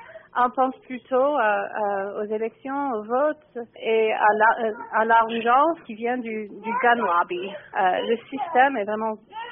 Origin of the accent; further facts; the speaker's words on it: Kentucky, United States; French is a second language; Moi, je viens du Kentucky, en fait. Je connais bien cette culture rurale au milieu des États-Unis, au sud et au Midwest